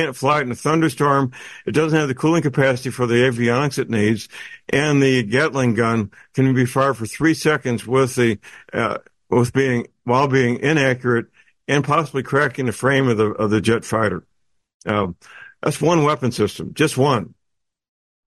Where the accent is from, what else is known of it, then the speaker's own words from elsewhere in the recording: St. Louis, Missouri, United States; My hometown, St. Louis, is where Boeing manufactures Tomahawk missiles.